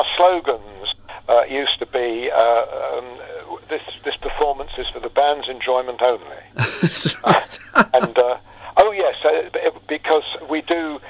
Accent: London, United Kingdom; I came from West London.

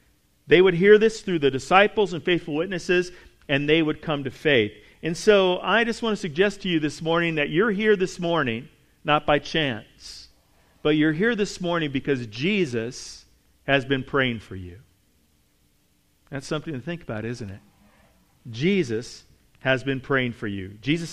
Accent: California, United States; now in Texas, United States; Yeah, just like I grew up in California, but I got here in Texas as soon as I could.

